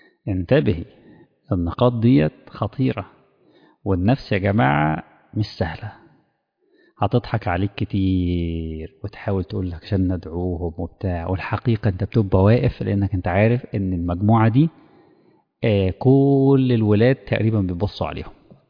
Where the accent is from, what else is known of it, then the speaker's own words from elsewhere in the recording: Cairo, Cairo Governorate, Egypt; كان مطعم مسمع جدا عندنا في القاهرة